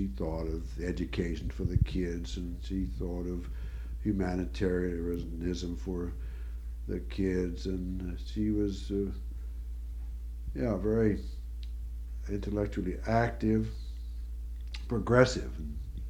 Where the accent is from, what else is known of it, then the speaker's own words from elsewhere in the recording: Reading, Massachusetts, United States; also born or lived in Danvers; Well, I was born in Danvers, but then lived in Reading pretty soon after that, and that's where I really grew up.